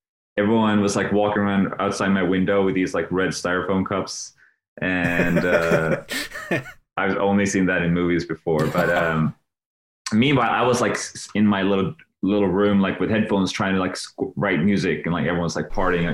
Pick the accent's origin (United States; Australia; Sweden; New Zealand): Sweden; English is a second language; because I told him I'm from Sweden